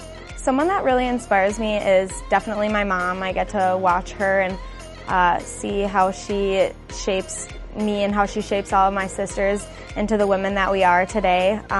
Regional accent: Prior Lake, Minnesota, United States; I'm from Prior Lake, Minnesota, and this is my rookie season on the team.

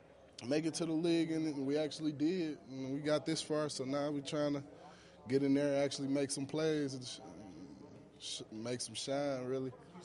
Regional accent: Detroit, Michigan, United States; I grew up in Detroit, West Side, Detroit, Dexter and Joy Road.

